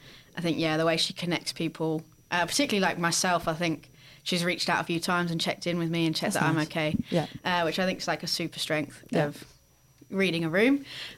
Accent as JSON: {"language": "English", "region": "South East England", "country": "United Kingdom", "tie": "born or raised there", "said": "Yeah, because my parents were from the north of England, and but I was grew up in the south, and there's two very different accents."}